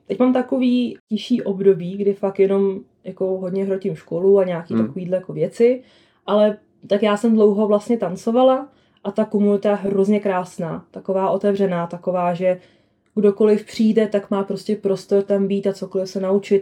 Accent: Italy; now in Czech Republic; já jsem přišla z Itálie, ona ze Slovenska, spotkali jsme se v Česku

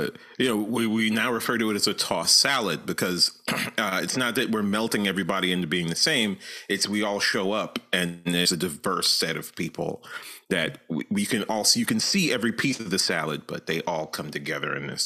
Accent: New York, United States; It reminds me of I grew up in New York as well, and I think I was in elementary school

